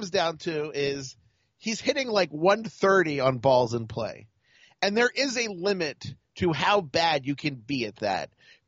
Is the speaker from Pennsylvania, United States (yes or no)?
no; Baltimore, Maryland, United States; since I played on the East, I'm from Baltimore, that all the good athletes played lacrosse